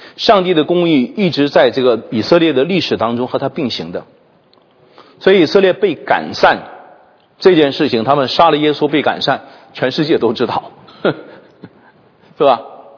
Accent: Harbin, Heilongjiang, China; 一个是东北哈尔滨啊，我的老家

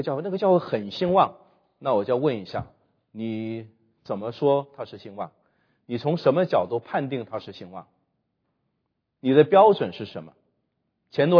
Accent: China; 我们中国人很熟悉的哈，我们有皇室的叫做皇叔哈

